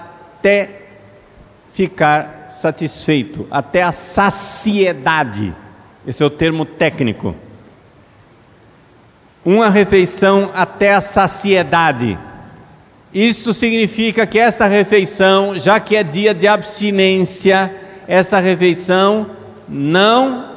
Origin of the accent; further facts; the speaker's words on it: Cuiabá, Mato Grosso, Brazil; accent: cuiabano; Se alguém que não é de Cuiabá está achando estranho o português que eu estou falando, é o nosso dialeto local.